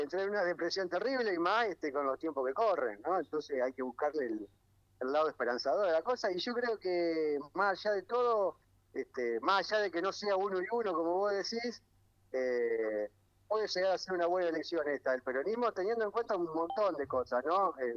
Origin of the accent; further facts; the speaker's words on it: Argentina; Yo soy argentino del mal porque banco la distribución del ingreso